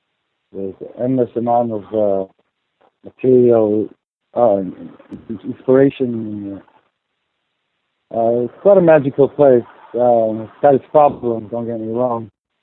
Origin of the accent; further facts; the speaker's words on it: Tel Aviv, Tel Aviv District, Israel; now in Seattle, United States; I'm from Tel Aviv, from Israel.